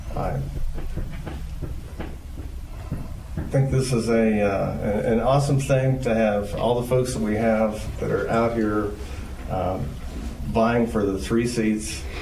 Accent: Knoxville, Iowa, United States; I was born and raised in Knoxville. I graduated from Knoxville High School.

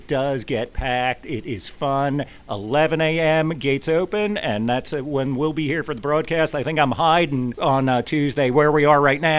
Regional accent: New York, United States; but I grew up in New York and there was a famous congresswoman named Bella Abzug

